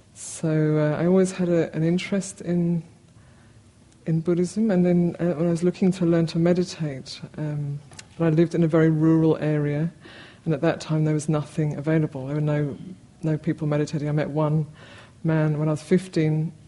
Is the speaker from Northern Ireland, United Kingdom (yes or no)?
no; Wales, United Kingdom; So I come from Wales originally